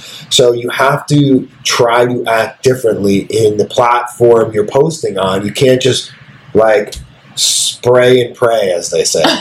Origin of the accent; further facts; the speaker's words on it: New York, United States; oh, you're from New York, I'm from New York too